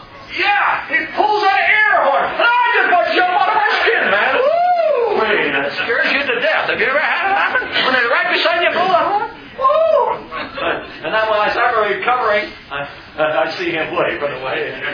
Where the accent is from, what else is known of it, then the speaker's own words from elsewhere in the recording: the South, United States; I'm from the South, you know.